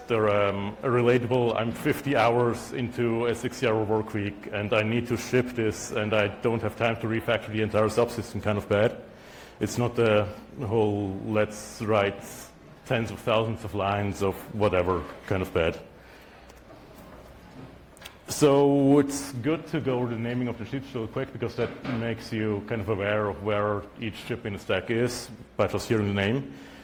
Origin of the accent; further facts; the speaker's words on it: Switzerland; accent: German; I'm from Switzerland, which explains why the first name is pronounced the French way. The second name is Italian, and the accent is German.